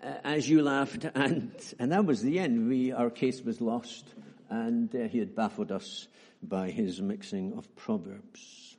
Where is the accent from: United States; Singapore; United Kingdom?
United Kingdom; Edinburgh, Scotland; born there; I was born in Edinburgh, you know that now